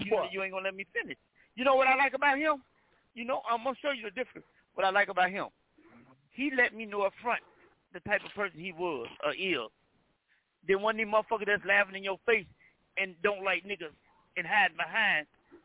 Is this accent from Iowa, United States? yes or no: no; Chicago, Illinois, United States; Man, who the fuck is you talking to? I'm from Chicago. Don't talk to me that way.